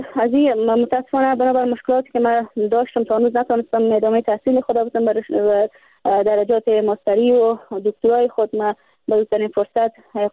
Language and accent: Persian; Afghanistan; برای مردم هم به ولسواریم، قریم، به ولایتم و به کل افغانستانم ما بتانم که یک حامی باشم برای همکشور خودم